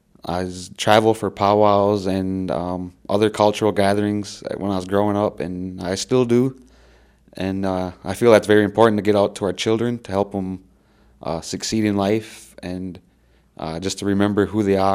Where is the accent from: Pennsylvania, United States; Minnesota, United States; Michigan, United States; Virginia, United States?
Minnesota, United States; I come from the Lower Sioux Indian community in southwestern Minnesota. Lower Sioux, it's a really small community of 800 to 900